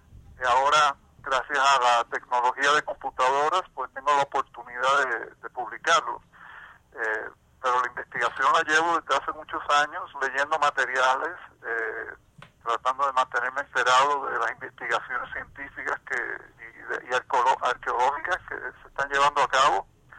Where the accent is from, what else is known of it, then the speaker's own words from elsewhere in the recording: Puerto Rico; yo nací y me crié en Puerto Rico y estudié a través de escuela superior en Puerto Rico.